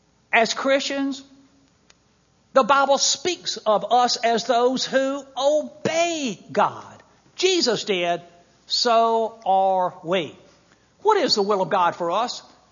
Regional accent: Mississippi, United States; now in Chicago, United States; I'm from Mississippi. If I had my way about it, I would be in Mississippi. Would like to retire down there.

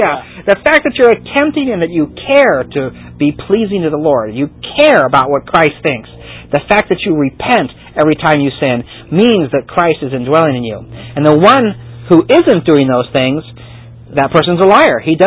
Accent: Ireland; Yeah, I'm Irish, and so I am excused to be this way.

